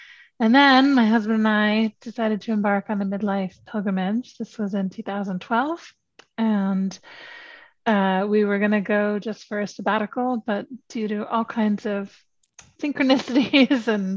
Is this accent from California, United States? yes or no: no; New York City, New York, United States; now in Ireland; I was born and raised in New York City. My father worked at the United Nations, so we lived right near there. I went to college at Fordham in New York